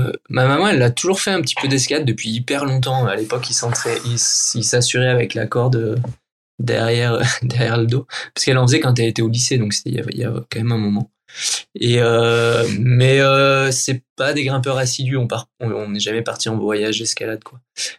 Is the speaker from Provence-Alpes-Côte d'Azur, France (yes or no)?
yes; Provence-Alpes-Côte d'Azur, France; vu que je venais du sud de la France